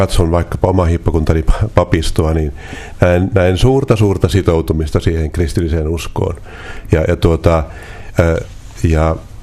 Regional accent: Lapland, Finland; Mähän olen kasvanut Tornionjokilaaksossa. Se lestadiolaisuus eri muotoinen, myöskin vanhoillislestadiolaisuus on niin kuin tuttu sieltä lapsuuden maisemista ja paljon naapurustossa eli ihmisiä, jotka kuuluvat liikkeeseen.

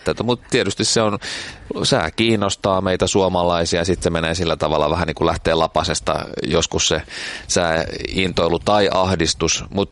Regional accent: Pori, Satakunta, Finland; kun olin kotipuolessa Porissa käymässä viikolla

